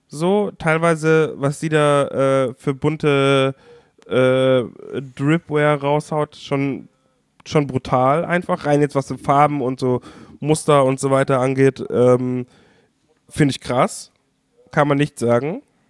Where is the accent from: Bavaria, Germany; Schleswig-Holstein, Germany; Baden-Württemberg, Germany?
Bavaria, Germany; Und ich als Bayer dachte mir nur so, what the fuck?